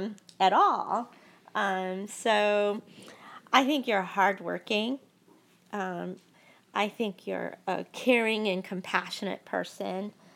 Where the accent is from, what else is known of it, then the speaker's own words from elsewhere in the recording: New York, United States; I spent most of my life in a very, very tiny apartment in Manhattan. In not such a great neighborhood. I grew up in Chinatown